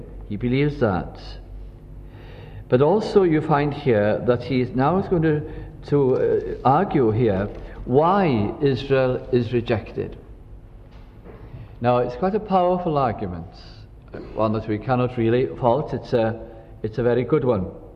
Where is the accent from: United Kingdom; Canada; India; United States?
United Kingdom; Wales; now in Lancashire, United Kingdom; with being Welsh myself, and as a family moving from North Wales to live to Lancashire, then living in the Welsh communities, moving about the Welsh communities in Lancashire